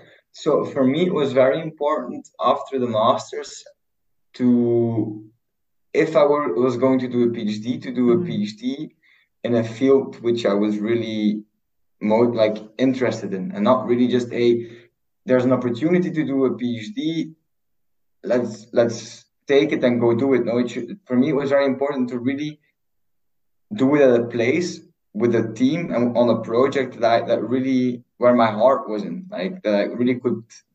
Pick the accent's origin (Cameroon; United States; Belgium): Belgium; English is a second language; moved away as an adult; now in Switzerland; I'm originally from Belgium.